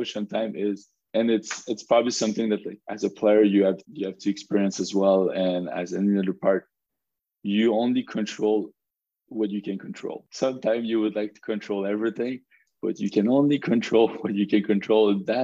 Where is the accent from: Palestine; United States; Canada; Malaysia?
Canada; Quebec City, Quebec; I'm from Quebec City. They all live back there.